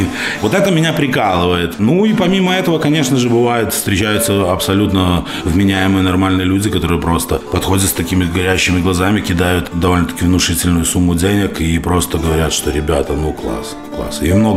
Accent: Belarus; А когда узнал, что мы еще белорусы

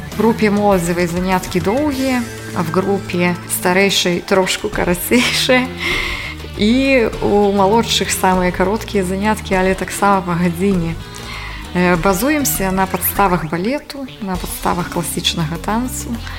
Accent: Belarus; Ukrainian is a second language; now in Poland; Ідея прийшла, я переїхала з Білорусі в Польщу.

